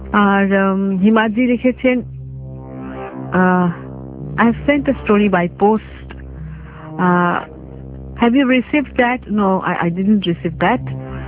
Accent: Gazipur, Dhaka Division, Bangladesh; born or raised there; now in Dhaka, Bangladesh

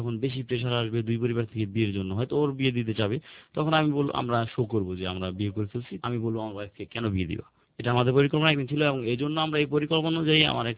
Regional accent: Narayanganj, Dhaka Division, Bangladesh; moved away as an adult; now in Dhaka, Bangladesh; তো আমি নারায়ণগঞ্জ থেকে ঢাকায় চলে আসলাম, আমি নারায়ণগঞ্জ পড়ালেখা করতাম ইন্টারমিডিয়েট

